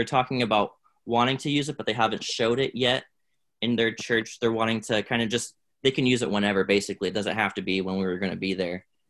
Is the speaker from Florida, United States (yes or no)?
yes; Clearwater, Florida, United States; that's where I grew up in the Clearwater area.